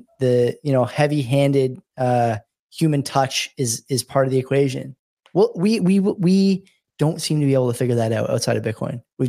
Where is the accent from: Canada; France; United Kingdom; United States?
Canada; I live in a place where power is important. You know, we're Canadian.